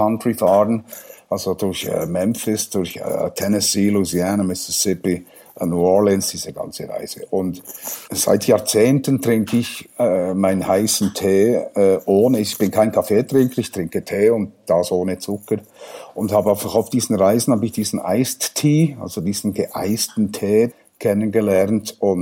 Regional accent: Thun, Bern, Switzerland; born there; ich bin gebürtiger Thuner, Thun in Bern … das ist ein urbernisches Geschlecht und bin im Emmental heimatberechtigt

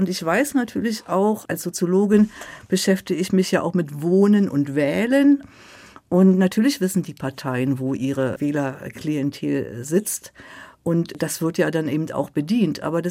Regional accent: Berlin, Germany; Und ich bin ja Berlinerin und Berlin wird bis 2050 um 4 Grad sich erhitzen.

